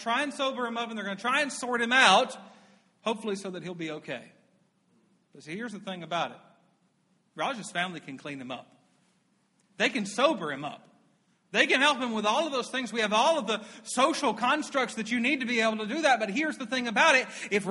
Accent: Dacresville, South Carolina, United States; I am from Dacresville, South Carolina, which is a town small enough that they took our post office away.

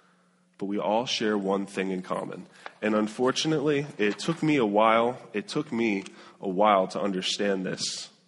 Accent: Florida, United States; I grew up in South Florida. I grew up around hundreds and hundreds of thousands of people down here

